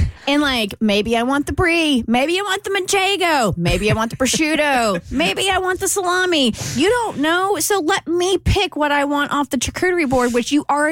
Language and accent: English; Kentucky, United States; I grew up in Kentucky, and so, you know, we were a Pepsi family, all right?